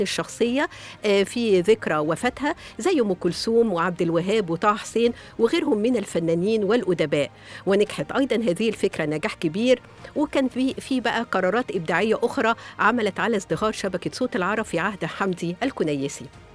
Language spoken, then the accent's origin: Arabic; Shubra al-Namla, Gharbia, Egypt; born there; ترشح لعضوية مجلس الشعب عن مسقط رأسي بقرية شبرا النملة